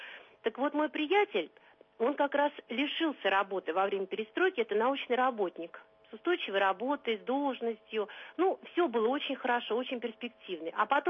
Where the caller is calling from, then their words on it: Moscow, Russia; я звоню из Москвы.